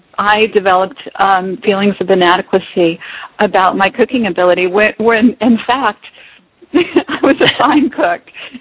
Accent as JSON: {"language": "English", "region": "East Coast", "country": "United States", "tie": "born or raised there", "said": "I grew up on the East Coast, and the winters are long there."}